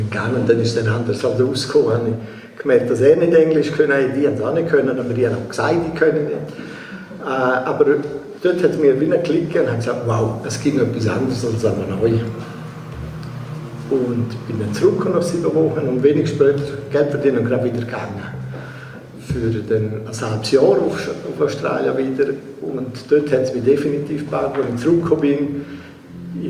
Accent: Alvaneu, Graubünden, Switzerland; wo bin ich aufgewachsen? Bin ich mal in Latal aufgewachsen, Alvanoi, das ist genau auf der anderen Seite von Piz Michel.

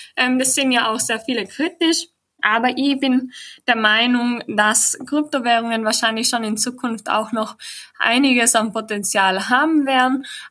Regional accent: Austria; Bei uns in Österreich ist es nämlich so, dass REITs eher schwierig zu versteuern sind.

